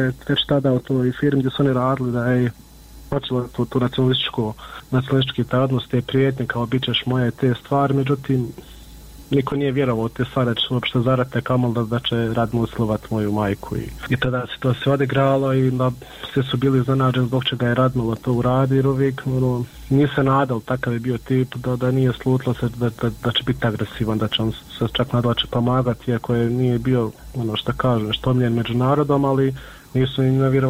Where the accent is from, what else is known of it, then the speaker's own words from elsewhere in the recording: Miljevina, Republika Srpska, Bosnia & Herzegovina; mi smo svi gore iz Miljevine